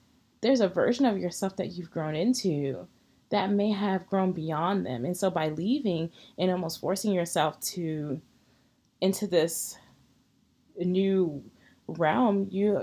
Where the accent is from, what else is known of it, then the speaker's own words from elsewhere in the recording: Baltimore, Maryland, United States; moved away; always still be home, I love Baltimore. I just feel like I've grown and learned so much by leaving my hometown.